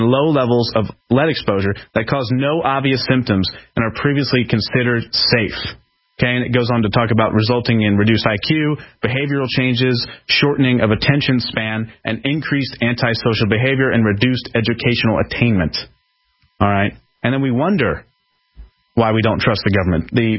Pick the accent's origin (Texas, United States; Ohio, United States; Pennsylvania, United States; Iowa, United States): Pennsylvania, United States; Philadelphia; Okay, I'm from Philadelphia. I know what this is like.